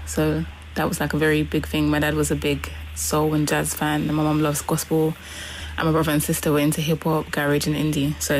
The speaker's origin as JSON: {"language": "English", "town": "Thamesmead", "region": "London", "country": "United Kingdom", "tie": "born or raised there", "said": "I think it's just a nice area. It's like a combination of like London, but also kind of Kent, because it like sits on the edge of it."}